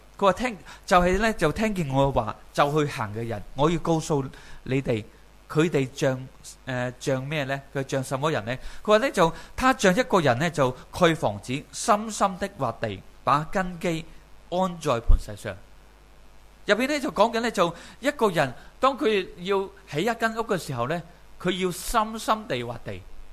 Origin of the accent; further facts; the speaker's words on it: Hong Kong; 即系我哋香港人咧就拣地，拣咩地咧？你要住边啊？